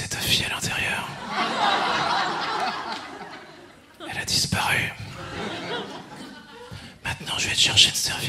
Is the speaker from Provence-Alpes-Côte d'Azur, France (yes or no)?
no; Normandy, France; Parce que moi, je viens de Normandie